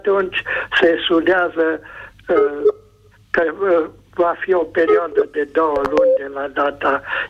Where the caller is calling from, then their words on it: Cluj-Napoca, Cluj County, Romania; sunt din Cluj, Napoca și am următoarea întrebare și problemă.